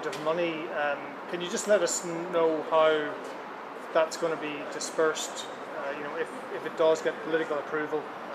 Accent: Ireland; Otherwise, we as Irish exporters don't have people to export to.

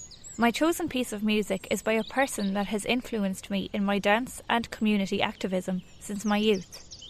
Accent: Connacht, Ireland; I come from County Leitrim and I work mainly as a dancer in the traditional arts. I'm also a farmer. I live at Headford Lake

